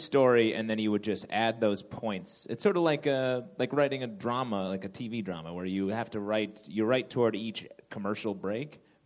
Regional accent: Syracuse, New York, United States; When I was five, I grew up in Syracuse.

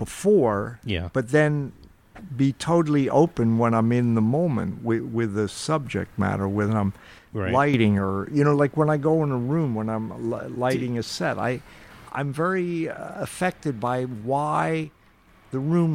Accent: Morristown, New Jersey, United States; I should grow up in northern New Jersey, Morristown, New Jersey.

